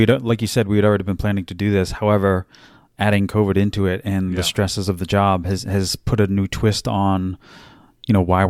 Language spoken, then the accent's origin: English; New England, United States; Oh, you know me. I've got my Black Silk going, and it's iced because I'm from New England, so.